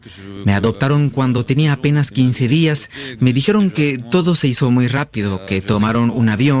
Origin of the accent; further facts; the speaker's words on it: Punta Arenas, Magallanes, Chile; born there; Solo sé que nací en Punta Arenas.